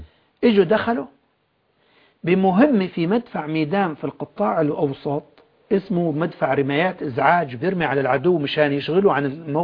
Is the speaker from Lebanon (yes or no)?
no; Jarjanaz, Idlib Governorate, Syria; قلت له أنا من جرجناز